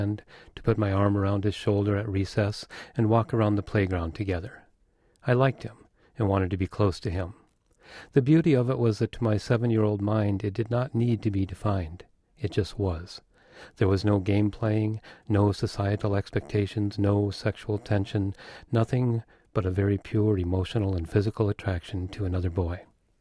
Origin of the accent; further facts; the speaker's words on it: Wisconsin, United States; also born or lived in Denver; When I moved back here from Denver and drove down to my hometown, I started crying when I hit the rolling hills of southwestern Wisconsin.